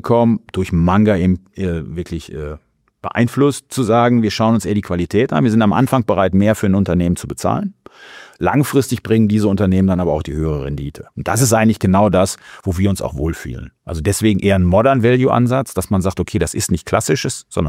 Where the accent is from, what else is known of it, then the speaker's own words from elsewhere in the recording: North Rhine-Westphalia, Germany; Ich komme aus dem Sauerland